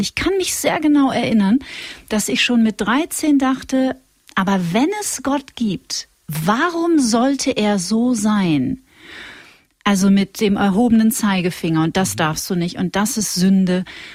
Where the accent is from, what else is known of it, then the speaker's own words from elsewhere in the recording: Wetter, North Rhine-Westphalia, Germany; also born or lived in Hagen / Witten; Ich komme aus Wetter an der Ruhr.